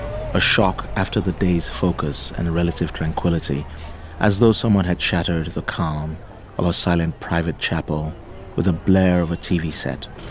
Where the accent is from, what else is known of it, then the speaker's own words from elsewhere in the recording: United States; I'm American, and America is in crisis at the moment.